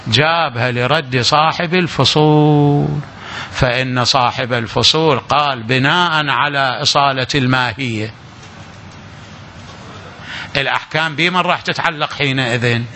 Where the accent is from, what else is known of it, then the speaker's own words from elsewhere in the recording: Najaf, Najaf Governorate, Iraq; وأنا نجفي طالب علم